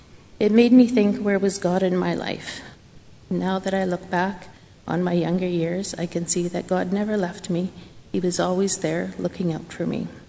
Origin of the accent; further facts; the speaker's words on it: Winnipeg, Manitoba, Canada; I was born in a loving home in 1963. I'm the youngest of four children. I grew up in Fort Garry, and my family regularly attended a Catholic church.